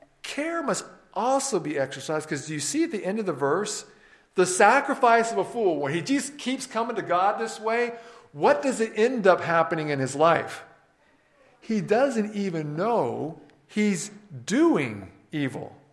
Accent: the South, United States; because I grew up in the South, where you walked into church and it was was pretty lively, right?

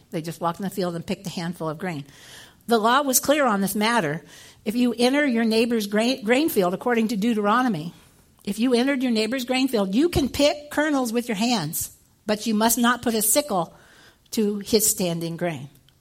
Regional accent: Midwest, United States; Maybe no, I was raised in the Midwest.

